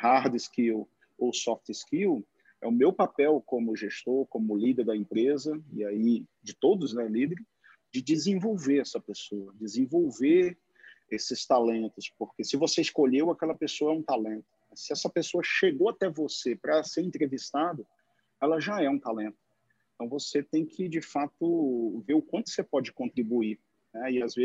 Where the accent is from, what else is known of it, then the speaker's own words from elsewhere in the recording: Pará, Brazil; eu sou paraense